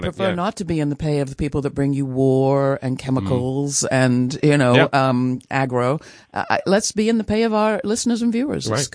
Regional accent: England, United Kingdom; And I'm originally English, so that's saying a lot.

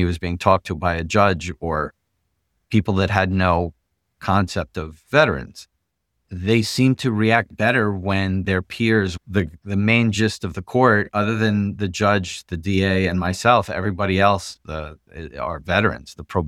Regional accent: New York, United States; now in Ulster County, United States; I came from Sullivan County, where I was born and raised.

